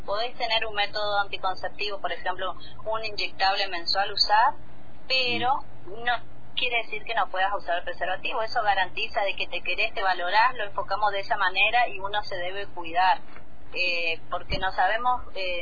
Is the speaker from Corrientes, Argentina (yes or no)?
yes; Corrientes, Argentina; Yo soy de Corrientes, vine recibida allá, soy técnica en agente sanitario y vine a tener mi proyecto de vida acá, en Río Negro. Así que acá en General Roca, anclé.